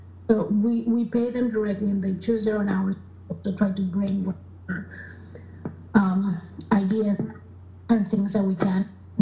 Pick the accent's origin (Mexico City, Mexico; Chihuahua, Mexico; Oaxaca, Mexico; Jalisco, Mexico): Oaxaca, Mexico; And then I'm from Oaxaca, my family's from Oaxaca. My grandfather grew up in a town exactly like with that lifestyle